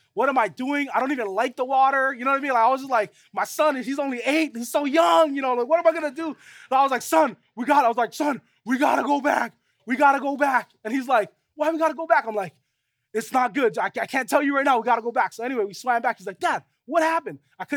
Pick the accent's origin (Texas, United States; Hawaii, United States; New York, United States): Hawaii, United States; Maili; I grew up on the west side of Oahu. I grew up in Maile, and I grew up right across the beach.